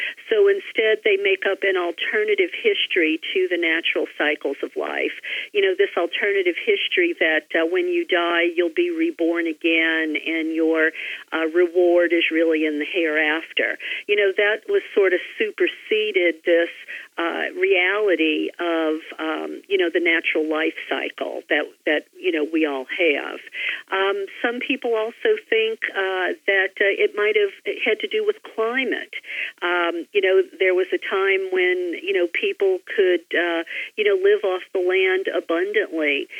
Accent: the South, United States; I know growing up in the Bible Belt, I never heard about it.

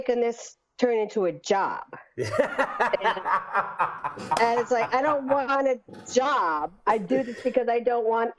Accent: Scranton, Pennsylvania, United States; Scranton.

